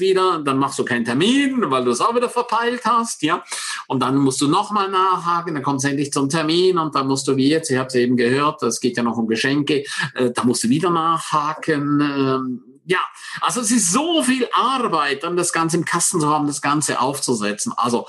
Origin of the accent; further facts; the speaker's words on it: Switzerland; Als Schweizer darf ich so reden, ja.